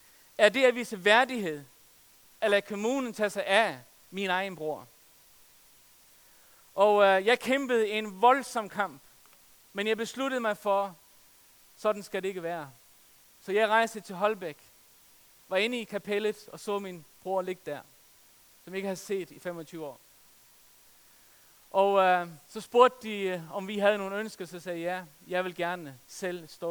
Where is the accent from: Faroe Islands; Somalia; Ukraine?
Faroe Islands; sidst jeg var hjemme på Færøerne